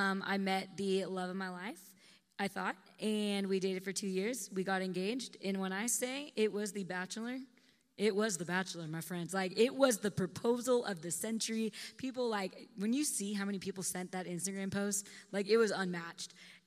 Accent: Santa Barbara, California, United States; I'm from Santa Barbara, California.

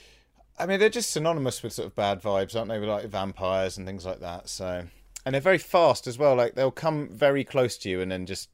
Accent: England, United Kingdom; because, you know, we're from England.

